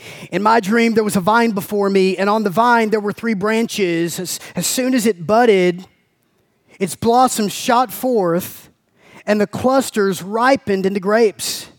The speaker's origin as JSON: {"language": "English", "country": "United States", "said": "as an American living in the suburbs of Atlanta"}